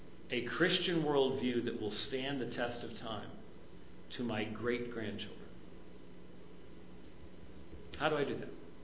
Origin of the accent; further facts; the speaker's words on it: Scotland, United Kingdom; I'm Scottish